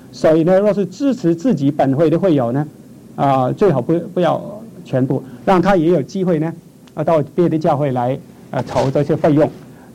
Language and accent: Chinese; China; 我们中国人办，因为我们做这件事情做得太晚哈